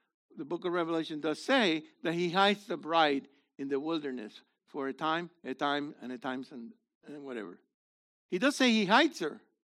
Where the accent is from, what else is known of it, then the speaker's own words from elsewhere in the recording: United States; Because I'm soft. I'm from America. I like my air condition.